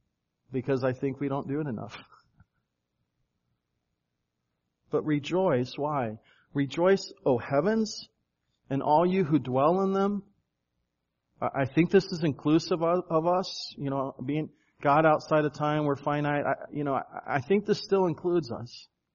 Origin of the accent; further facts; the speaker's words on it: United States; As an American Christian, I don't know a time where I've ever been punched in the face for my faith.